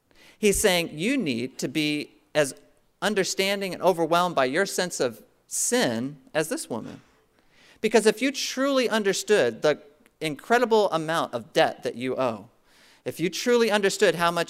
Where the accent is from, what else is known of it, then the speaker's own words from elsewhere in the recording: Washington, District of Columbia, United States; I grew up in Washington, D.C., or just outside Washington, D.C., and I've been to the Vietnam Veterans Memorial many times down there.